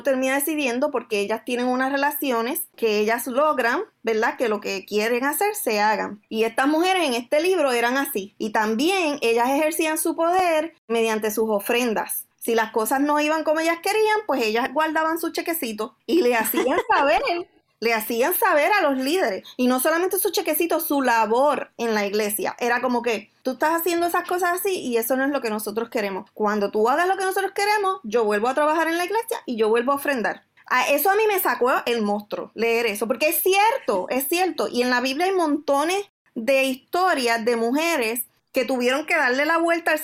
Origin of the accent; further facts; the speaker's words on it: Puerto Rico; yo conozco una iglesia en mi pueblo natal de Puerto Rico